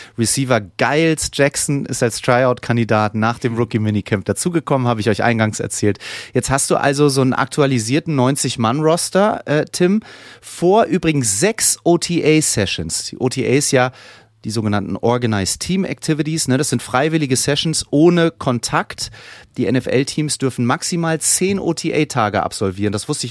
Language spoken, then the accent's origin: German; Lübeck, Schleswig-Holstein, Germany; in meiner Heimatstadt in Lübeck